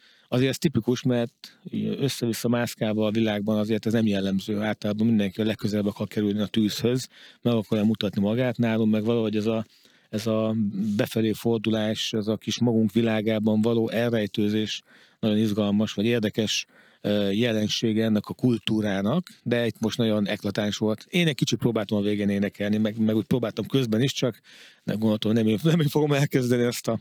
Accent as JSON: {"language": "Hungarian", "country": "Hungary", "tie": "born or raised there", "said": "szocializálódtam, ami teljesen más, mint egy budapesti vagy nagyvárosi. Ezért világtól egy kicsit elzárva nőttünk fel."}